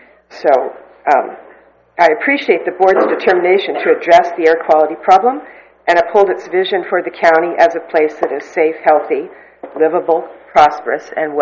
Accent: California, United States; I came from Southern California area, the beach cities, and they frequently had planting parties where people came to either plant the sand dune areas or weed the sand dune areas.

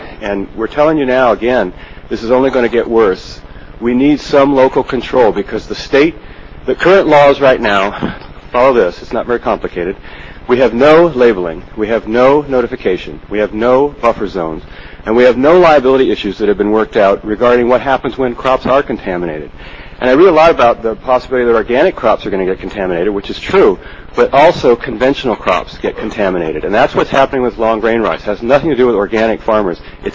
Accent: Atascadero, California, United States; Excuse me. I'm from Atascadero

